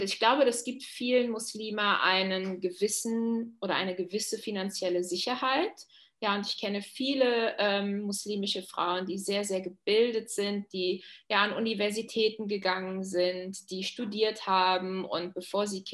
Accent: Germany; ich bin ja Deutsche, dementsprechend ja, sind meine Großeltern Christen und ja, Ich bin in einem christlichen Umfeld aufgewachsen

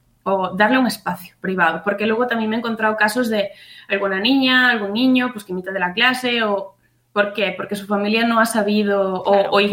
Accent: Bueu, Galicia, Spain; now in Burela, Spain; yo soy de Pontevedra, de un pueblecito que se llama Bueu, pero vivo en Burela, en la costa de Lugo, la Mariña que está tan infectada de COVID.

